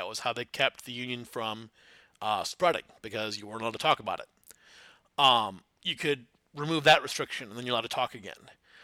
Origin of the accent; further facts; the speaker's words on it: Flint, Michigan, United States; I grew up in Flint, Michigan, which has a very rich tradition in organized labor, particularly auto unions.